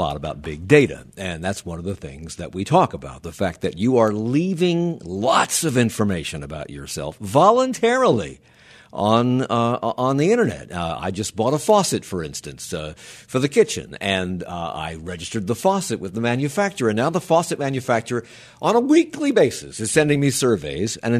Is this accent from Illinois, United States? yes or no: no; Washington, District of Columbia, United States; now in Charlotte, United States; I grew up in Washington. When Nordstrom opened in Washington, there was Woodward and Lothrop and the Heck Company